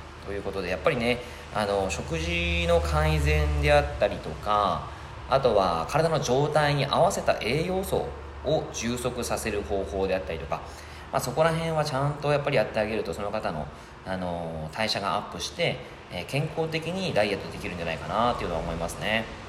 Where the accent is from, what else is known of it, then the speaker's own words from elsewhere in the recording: Yamagata, Japan; やっぱりもともと山形県出身なので、山形のそのなんていうかな、肌の白さなんで